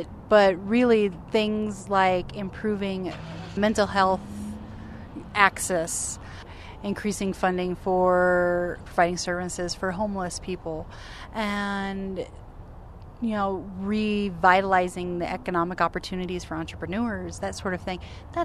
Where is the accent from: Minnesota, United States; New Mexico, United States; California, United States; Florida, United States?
New Mexico, United States; Albuquerque; Actually, I grew up in Albuquerque, and I graduated cum laude from the University of New Mexico. My mom's from here.